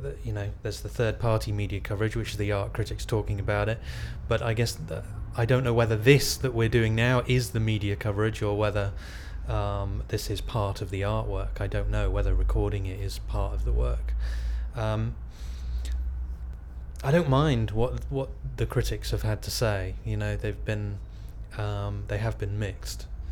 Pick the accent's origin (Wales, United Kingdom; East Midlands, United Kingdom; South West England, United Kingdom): South West England, United Kingdom; Exeter; I'm from Exeter, and my date of birth is the 20th of September 1974.